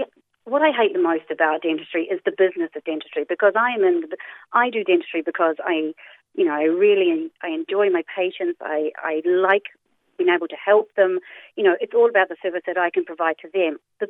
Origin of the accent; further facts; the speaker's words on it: Carlow, Leinster, Ireland; because I'm from Carlow and know some of the dentists